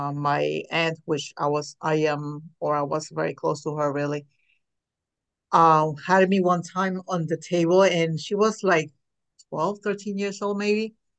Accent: Puerto Rico; moved away as an adult; also born or lived in New York; Originally from New York, where I was raised in Puerto Rico. My mom said that I was always sick, so they had to send me to Puerto Rico because of the climate. And I lived there most of my life

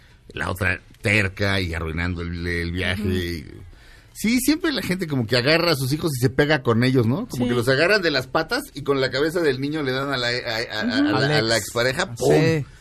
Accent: Linda Vista, Mexico; No, es que yo soy de Linda Vista.

